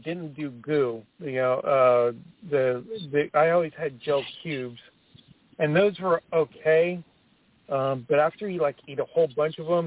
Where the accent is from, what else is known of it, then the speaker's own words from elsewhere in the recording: California, United States; I'm originally from California, so I know how the scenery in Malibu is.